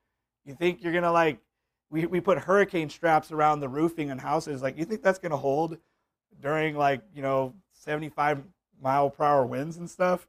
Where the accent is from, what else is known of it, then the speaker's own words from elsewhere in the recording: Hawaii, United States; I'm from Hawaii. We go through hurricanes.